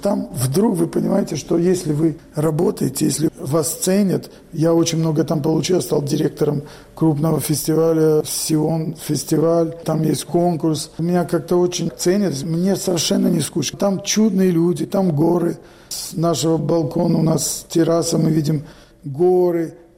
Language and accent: Russian; Odesa, Odesa Oblast, Ukraine; born there; also born or lived in Moscow, Russia; Я родился на Украине, в Одессе, учился потом в Москве, в Советском Союзе.